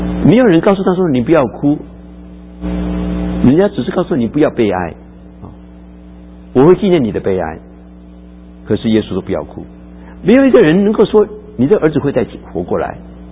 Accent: China; 这是跟我们中国人的习惯很不一样。我们中国人说死亡跟阴间的钥匙，大概是谁在掌管呢？

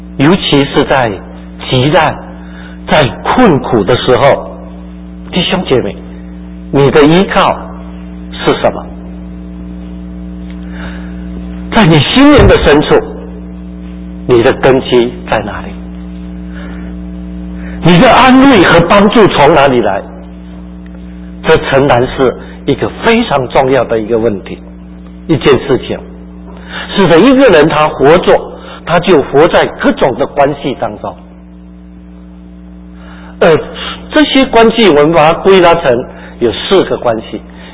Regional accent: Xiamen, Fujian, China; 我来自福建厦门，那我们是70年代被上帝兴起的一群的年轻人。

